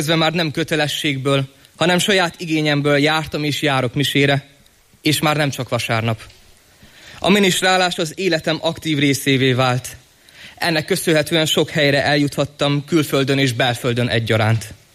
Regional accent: Miskolc, Borsod-Abaúj-Zemplén, Hungary; born there; 17 éves, és Miskolcon születtem.

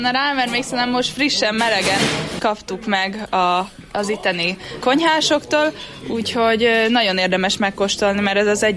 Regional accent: Panyola, Szabolcs-Szatmár-Bereg, Hungary; mert mi gyütmentek vagyunk, szóval a szüleim Budapestről költöztek ide, még mikor én születtem, úgyhogy még ők annak számítanak, de én már nem.

